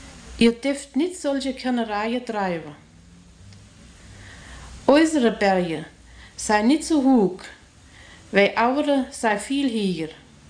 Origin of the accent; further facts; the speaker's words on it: Drachhausen, Brandenburg, Germany; born there; Ich bin geboren in Drahausen.